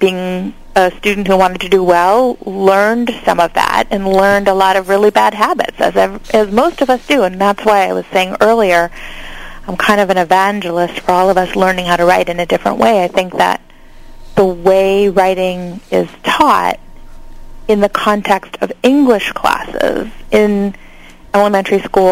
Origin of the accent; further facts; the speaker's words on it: Hawaii, United States; And certainly by the time I went to high school and I went to Punahou in Honolulu, which is the same high school Barack Obama went to, you know, we didn't speak much Pidgin at Punahou